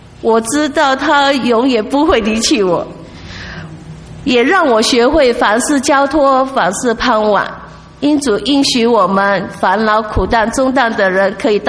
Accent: Singapore; Chinese is a second language; 我来自新加坡，我的中文不是很好，请大家原谅。

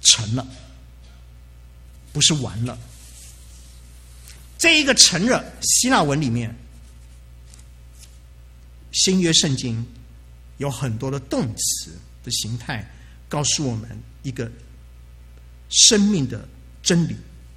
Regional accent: China; 其实是就好像我们中国人对生死的判定

